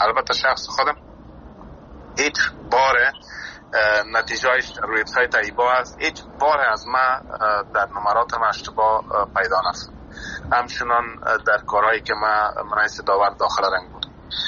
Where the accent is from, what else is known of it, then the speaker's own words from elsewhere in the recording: Afghanistan; ما در افغانستان زاده شدیم،